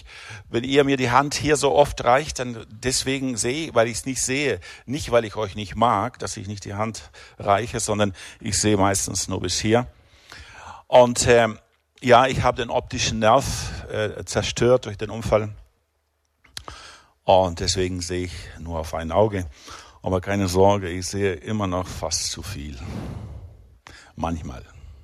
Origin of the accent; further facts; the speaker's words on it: Argentina; moved away as an adult; now in Rüti, Switzerland; Ich bin in Argentinien geboren, groß geworden, zur Schule gegangen, habe die erste Ausbildung dort gemacht als Automech.